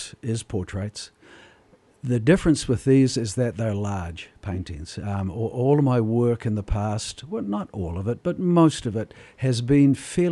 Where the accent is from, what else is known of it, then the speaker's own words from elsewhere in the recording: New Zealand; now in Sitka, United States; Well, I came here from New Zealand in 73 first, and went back for a year and moved here in 75. So I've been here a while. I've been calling Sitka home that long.